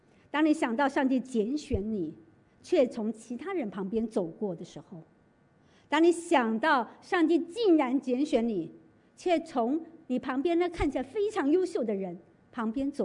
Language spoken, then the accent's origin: Chinese; Taiwan; 刚才传道介绍我是在台湾出生长大